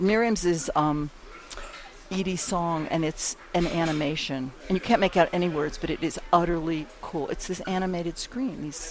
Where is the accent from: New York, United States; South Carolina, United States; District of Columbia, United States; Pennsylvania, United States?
Pennsylvania, United States; Pittsburgh; now in New Mexico, United States; No, my children were born here and my grandchildren, but I'm always going to be a Pittsburgher, even just the way I talk, I think.